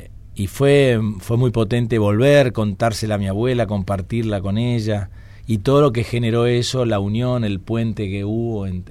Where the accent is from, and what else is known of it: Paraná, Entre Ríos, Argentina; born or raised there; moved away as an adult